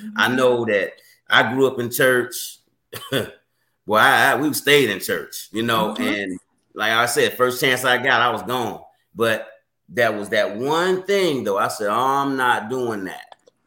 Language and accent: English; Oviedo, Florida, United States; So we grew up in Florida and outside, it's in Oviedo, Florida, outside of Orlando